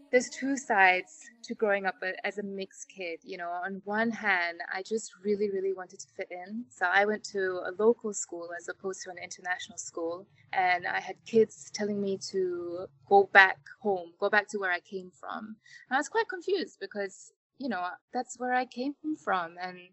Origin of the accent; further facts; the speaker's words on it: Kuching, Sarawak, Malaysia; My generation, we are the first to be born outside of the rainforests. I grew up in Kuching, which is kind of a 1 hour flight plus another 1 hour flight away from the village.